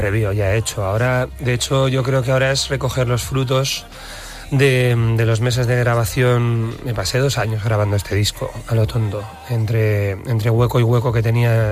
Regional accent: Basque Country, Spain; Yo soy vasco. Entonces, tampoco es que los norteños nos promulguemos mucho en exteriorizar emociones.

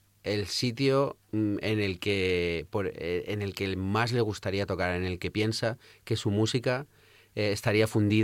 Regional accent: Elche, Valencian Community, Spain; Nosotros somos de Elche, de la provincia de Alicante, y vivíamos teníamos la inmensa suerte de haber vivido nuestra infancia en la playa desde muy pequeñitos.

